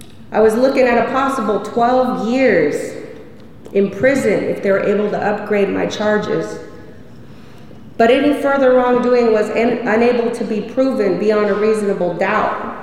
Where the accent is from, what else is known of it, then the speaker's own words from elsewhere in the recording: Pendleton, Oregon, United States; For me, doing crime would become a way of life growing up on the Umatilla Reservation near Pendleton in the 80s and 90s.